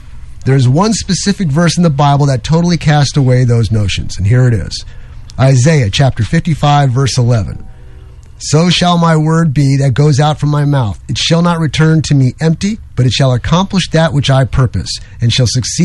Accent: New York, United States; look, I'm from New York. I'm from the street, okay?

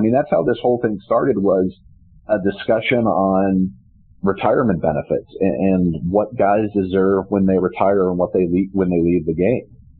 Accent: Wisconsin, United States; now in Pittsburgh, United States; we grew up in Wisconsin too

